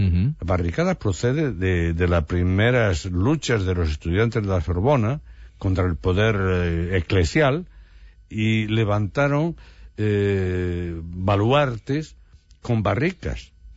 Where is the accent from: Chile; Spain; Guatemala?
Spain; Villalba, Galicia; o sea que mi pueblo, yo espero, deseo que dentro de 50 o 100 años reconozcan que yo también era de allí